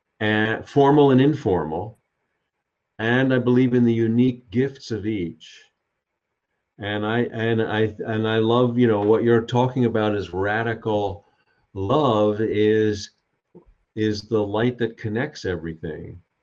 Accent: Long Island, New York, United States; I grew up on Long Island in outside of New York City in, you know, kind of middle, you know, middle, lower middle class little houses, you know, and I was raised Jewish and I am Jewish.

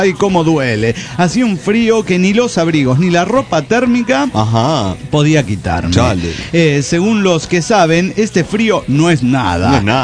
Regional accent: Oaxaca, Mexico; Veo que yo soy de Oaxaca, me agüito fácil

